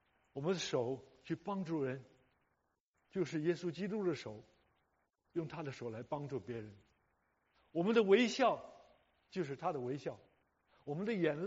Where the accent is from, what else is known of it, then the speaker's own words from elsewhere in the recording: China; 莫里森把圣经翻译成中文，所以我们中国人开始的时候有圣经可以读。